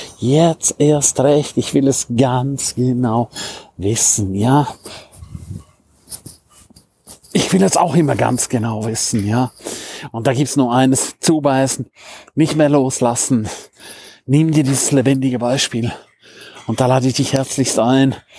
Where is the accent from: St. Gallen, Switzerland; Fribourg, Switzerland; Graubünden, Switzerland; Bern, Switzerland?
Graubünden, Switzerland; St. Moritz; Strahlend blauer Himmel, wie in meiner Heimat St. Moritz.